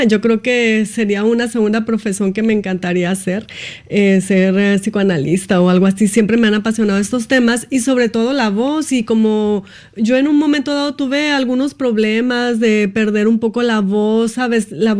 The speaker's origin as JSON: {"language": "Spanish", "region": "Tamaulipas", "country": "Mexico", "tie": "born or raised there", "moved": "yes", "lives_now": "France", "said": "empecé estudiando en la región de Tamaulipas, en la región sur donde yo nací."}